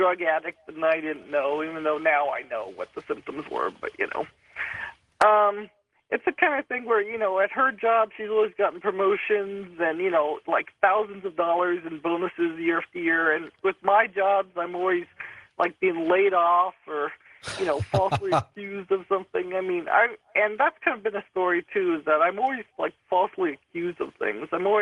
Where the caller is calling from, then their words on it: Los Angeles, California, United States; I'm calling from Los Angeles.